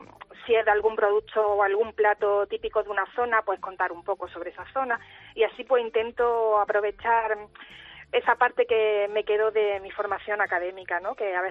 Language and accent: Spanish; Jaén, Andalusia, Spain; yo además, como buena jiennense jaenera, lo defiendo, porque creo que en Jaén, bueno, en otros sitios también, pero se elabora el mejor aceite de oliva virgen extra del mundo